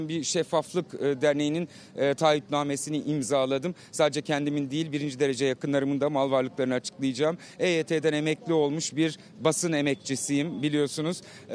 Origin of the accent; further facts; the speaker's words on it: Ankara, Turkey; Ben dediğin gibi Ankara'da doğdum, büyüdüm.